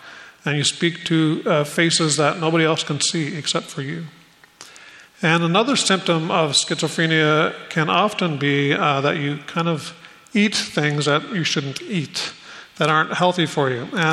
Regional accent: Springdale, Newfoundland and Labrador, Canada; I'm from Springdale, and I think there's at least somebody from Kings Point

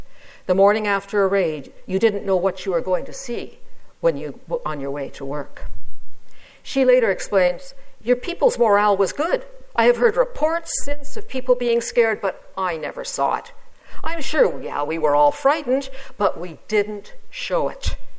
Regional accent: England, United Kingdom; born there; I was born in England.

